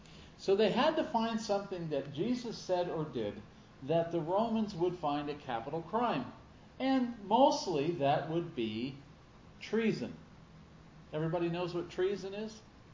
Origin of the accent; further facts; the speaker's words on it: Boyertown, Pennsylvania, United States; he was the school superintendent of the schools in my hometown for 20 years. So, spent 20 years in Boyertown